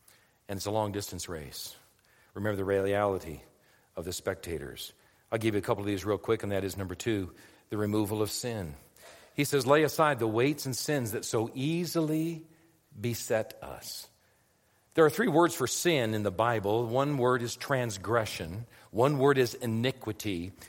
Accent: Detroit, Michigan, United States; Anyway, I'm from Detroit.

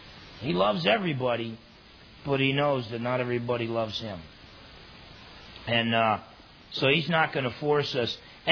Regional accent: New Jersey, United States; I grew up in New Jersey. Men don't cry.

